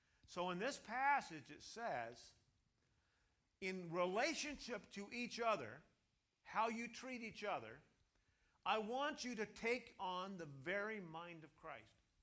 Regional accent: Ukiah, California, United States; I grew up in Ukiah, California, at a strange time.

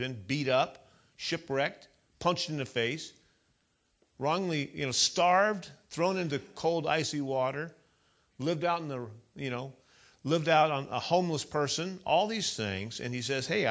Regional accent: California, United States; I was living in California. I'm a Californian.

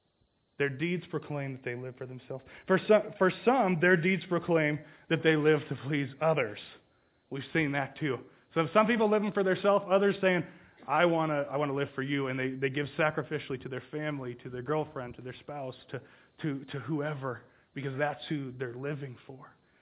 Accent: California, United States; I'm an ag guy. I grew up in the Central Valley where a ton of stuff grows, good things and bad.

